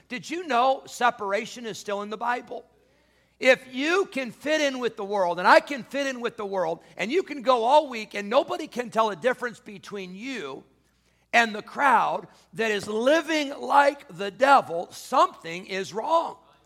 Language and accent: English; Illinois, United States; Where I grew up in Illinois, we went to some Chicago Cubs games, the old Wrigley Field there in Chicago.